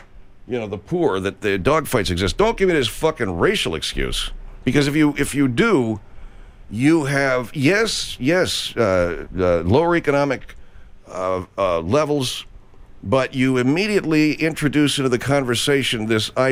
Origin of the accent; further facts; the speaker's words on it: Arcadia, California, United States; also born or lived in Sierra Madre; because I grew up in Arcadia, which is right there in the just below the foothills. And then for a while I lived in Sierra Madre, which is in the foothills of the San Gabriel Mountains.